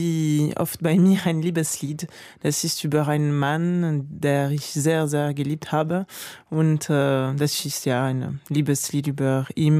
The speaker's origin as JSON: {"language": "German", "country": "France", "accent": "French", "second_language": "German", "lives_now": "Berlin, Germany", "said": "Und mit meinem französischen Akzent, das ist nicht so leicht."}